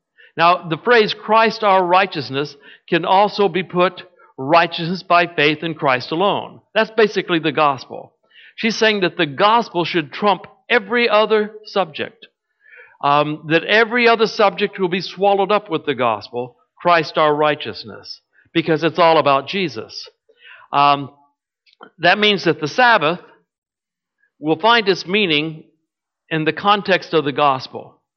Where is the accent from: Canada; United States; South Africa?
United States; Texas; also born or lived in San Antonio, Texas; My home is more in the Dallas-Fort Worth area because that's where I grew up.